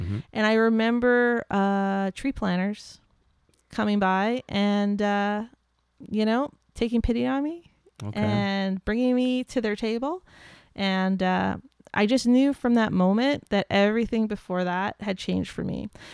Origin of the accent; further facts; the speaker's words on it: Thunder Bay, Ontario, Canada; being a woman growing up in Thunder Bay, you know, walking down the street by yourself sometimes at night was unpleasant